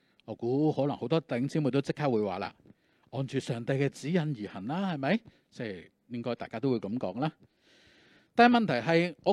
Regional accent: Hong Kong; 基本上這是社會的共識，或者是我們香港人慣常的做法。

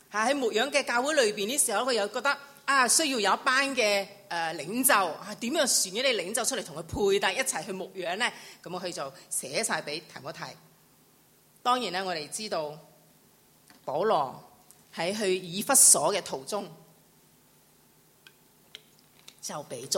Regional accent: Malaysia; 我是马来西亚人，是你是香港人

